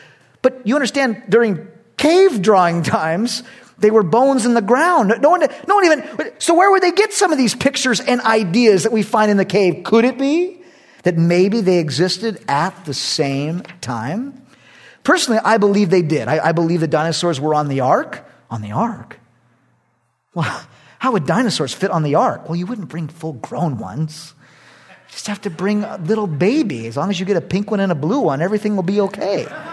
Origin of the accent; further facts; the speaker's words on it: California, United States; now in Texas, United States; When I first moved to Texas, my neighbor was an ardent libertarian. And he finds out I'm from California, so he's very nervous right off the bat.